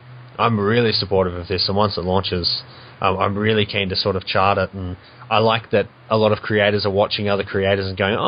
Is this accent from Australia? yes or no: yes; Australia; because Kickstarter is America only, obviously, and we're Australian.